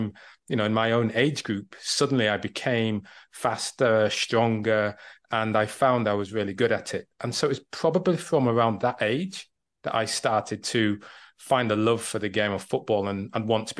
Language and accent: English; Leeds, Yorkshire and the Humber, United Kingdom; I'm a Leeds boy. So I was born and bred in Leeds